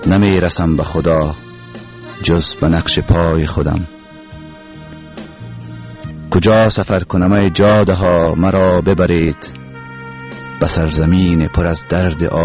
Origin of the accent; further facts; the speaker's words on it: Kabul, Afghanistan; born there; در سال 1362 خورشیدی در کابل در یک خانواده فرهنگی به دنیا آمدیم. زادگاه اصلی ما چاه آب، یکی از مربوطات ولایت تخار است.